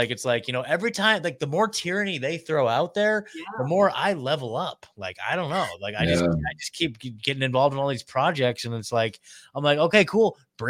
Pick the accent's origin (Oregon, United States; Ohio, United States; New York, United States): Oregon, United States; But I'm from Oregon, so I grew up in the Pacific Northwest. So I know all about, I'm a Pacific Northwest kid through and through.